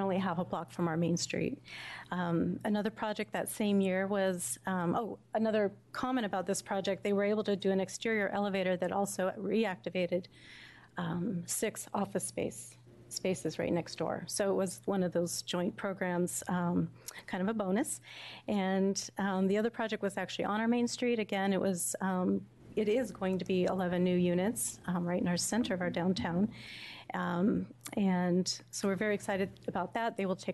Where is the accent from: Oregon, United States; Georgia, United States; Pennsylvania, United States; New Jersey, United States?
Oregon, United States; Klamath Falls; Chair Lively … from Klamath Falls, Oregon